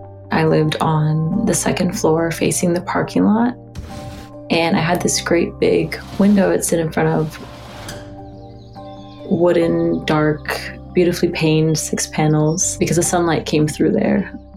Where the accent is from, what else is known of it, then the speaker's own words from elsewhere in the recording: Yonkers, New York, United States; I am 23 years old. Born and raised in Yonkers, New York.